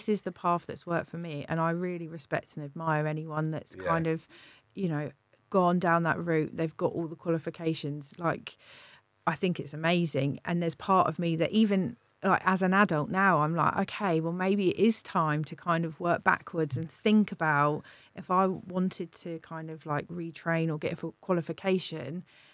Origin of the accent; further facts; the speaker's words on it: Gosport, South East England, United Kingdom; also born or lived in Portsmouth; I lived in Eastneath for, well, Portsmouth generally for like 20 years, but I'm originally from Gosport. So post-travels, we've ended up in Gosport, which is I never thought that I would be living there again. I lived there when I was like a teenager